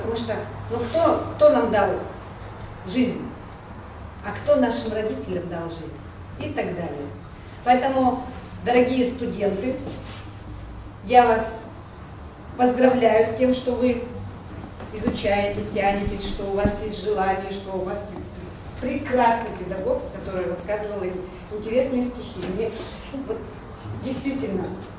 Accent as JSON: {"language": "Russian", "country": "Russia", "first_language": "mhr", "second_language": "Russian", "said": "Я выросла еще в то время, когда разговаривали на марийском. По-русски мы вообще не разговаривали. И это я уже научилась разговаривать по-русски в школе."}